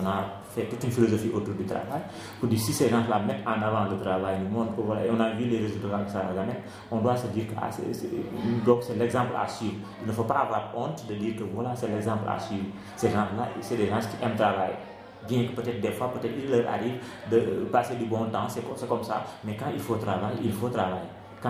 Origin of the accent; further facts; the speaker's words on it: Thiès, Senegal; si je dois quitter Yassan, peut-être c'est pour aller chez moi à Thiès